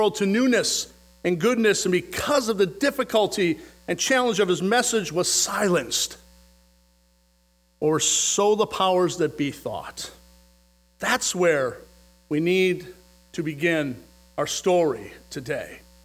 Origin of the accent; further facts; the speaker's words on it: Minneapolis, Minnesota, United States; I'm from Minneapolis.